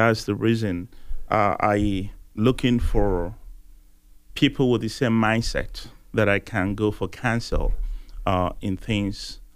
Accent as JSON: {"language": "English", "country": "Nigeria", "moved": "yes", "lives_now": "Charlotte, United States", "said": "I came from Nigeria to the U.S. in 1998. So, but I've lived in Charlotte now for close to almost 18, 20 years."}